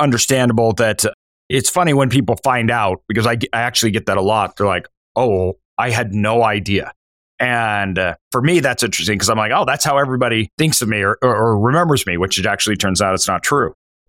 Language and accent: English; Idaho, United States; Now I'm from Idaho. So being there in California, it's usually the opposite.